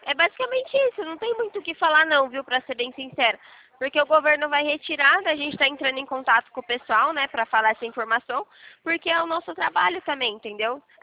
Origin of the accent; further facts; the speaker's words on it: Itatiba, São Paulo, Brazil; Eu sou daqui de Itatiba, São Paulo.